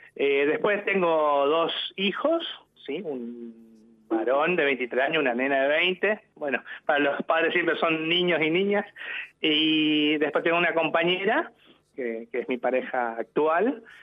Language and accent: Spanish; Santa Fe, Argentina; born there; yo provengo de una familia en la que mi padre y mi madre son paraguayos. Ellos emigraron a la Argentina en el año 1968, así que soy argentino, nacido en Santa Fe, pero mis padres son paraguayos, entonces de ahí el acercamiento con el idioma originario